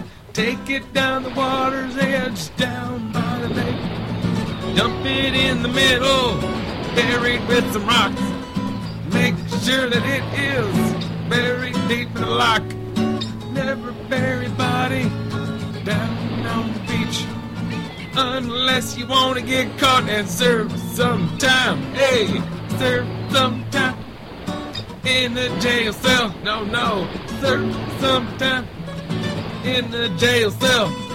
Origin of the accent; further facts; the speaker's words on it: Cleveland, Ohio, United States; But we're from Cleveland, but we're in New York right now.